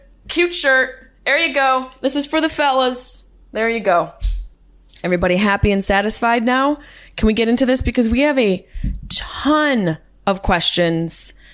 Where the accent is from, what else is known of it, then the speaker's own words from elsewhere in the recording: Syracuse, New York, United States; accent: Syracuse; whether it be you having to listen to my Syracuse accent